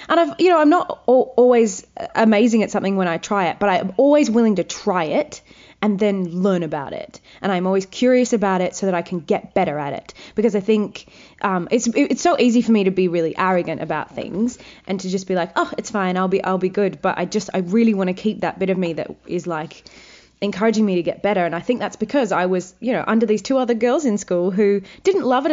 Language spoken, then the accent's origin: English; Wagga Wagga, New South Wales, Australia; you know, I'm from Wagga Wagga.